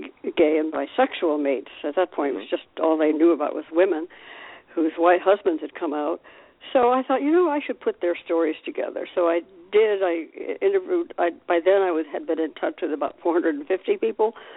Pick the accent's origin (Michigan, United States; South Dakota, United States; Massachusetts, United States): Massachusetts, United States; Boston; also born or lived in Manhattan; Well, I grew up in Boston, outside of Boston